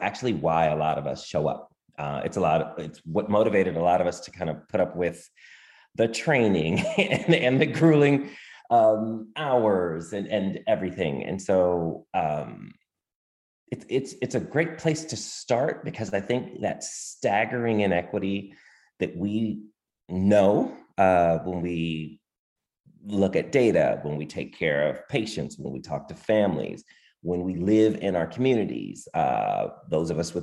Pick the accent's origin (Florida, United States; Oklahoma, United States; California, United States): California, United States; Oakland; moved away as an adult; now in New York, United States; I come originally from Oakland, California, have been in New York about 16 years, originally moved here for med school and training.